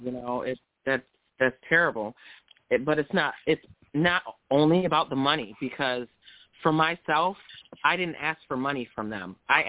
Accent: Syracuse, New York, United States; also born or lived in Potsdam; I mean, I'm from Syracuse. I had been living in Potsdam probably close to 9 years.

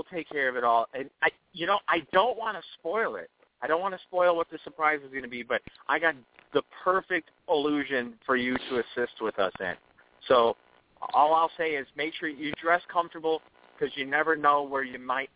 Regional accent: Zion, Illinois, United States; I'm originally from Zion, Illinois.

